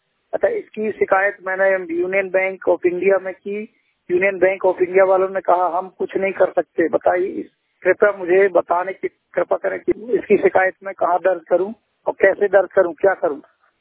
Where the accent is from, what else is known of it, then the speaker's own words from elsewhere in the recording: Jabalpur, Madhya Pradesh, India; पूर्ण दृष्टि बाधित विकलांग हूँ, मध्य प्रदेश के जबलपुर जिले का निवासी हूँ।